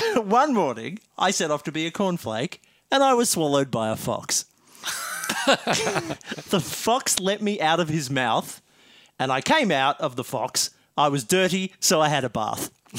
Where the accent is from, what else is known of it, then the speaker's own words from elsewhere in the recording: Brisbane, Queensland, Australia; Like I come from Brisbaneite.